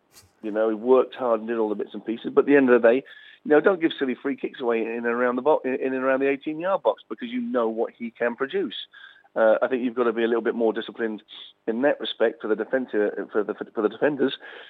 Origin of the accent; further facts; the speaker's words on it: England, United Kingdom; I'm English through and through